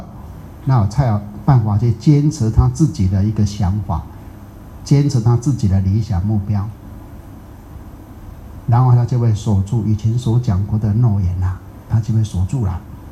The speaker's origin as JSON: {"language": "Chinese", "country": "Taiwan", "said": "跟我们台湾人讲的哈"}